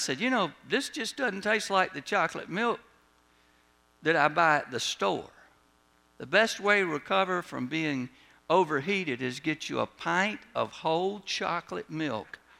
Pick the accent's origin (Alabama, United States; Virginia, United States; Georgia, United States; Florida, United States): Georgia, United States; Augusta; they were like, well, where'd you go to school in Augusta? We're from Augusta.